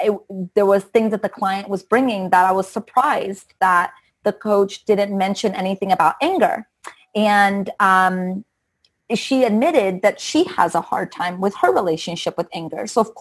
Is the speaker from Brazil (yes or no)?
yes; Brazil; I grew up Catholic. I'm from Brazil, so I grew up Catholic, but I actually got into Wicca when I was 7 years old